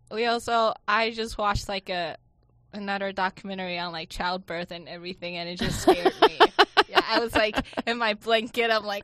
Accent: Taiwan; English is a second language; also born or lived in Shanghai, China; I grew up in many different places, just like moving back and forth. So I was born in Taiwan, and my family moved to China when I was two.

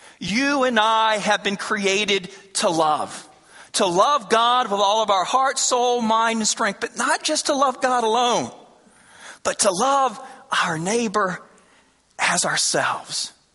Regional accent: Arkansas, United States; I grew up in Arkansas. My greatest dream growing up was to play basketball for the Arkansas Razorbacks.

